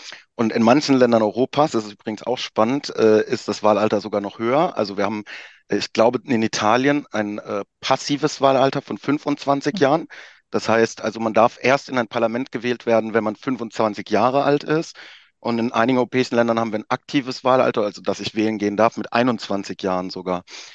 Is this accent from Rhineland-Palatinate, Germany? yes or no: yes; Rhineland-Palatinate, Germany; Also dann, wenn ich in Rheinland-Pfalz, wo ich herkomme, was bestelle im Internet